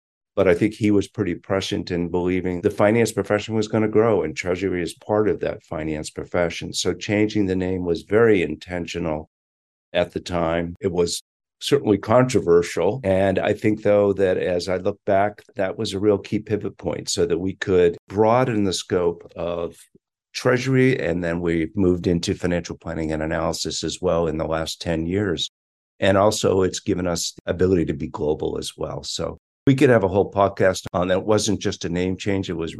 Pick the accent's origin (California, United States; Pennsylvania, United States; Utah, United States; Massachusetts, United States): Massachusetts, United States; Boston; I am a Bostonian. I had every intention of going back to Boston.